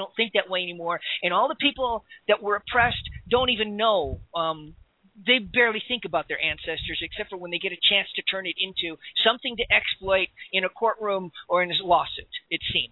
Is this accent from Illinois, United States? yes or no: yes; Chicago, Illinois, United States; But growing up in Chicago, listening to these guys on corners, watching, this is my favorite, going into a store to buy something